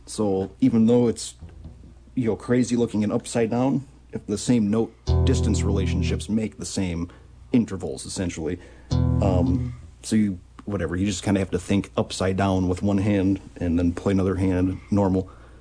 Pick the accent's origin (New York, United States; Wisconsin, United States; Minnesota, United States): Wisconsin, United States; Mercer; moved away as an adult; also born or lived in Madison / Vail / Tucson; Yeah, I grew up in Mercer, my early 20s, moved to Madison for quite a while, had a jam band down there with some other local Northwoods boys that we all lived in Madison.